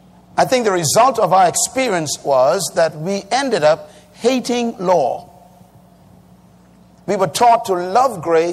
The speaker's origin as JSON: {"language": "English", "country": "Bahamas", "tie": "born there", "said": "I was born in the Bahamas. I was born in a religious family."}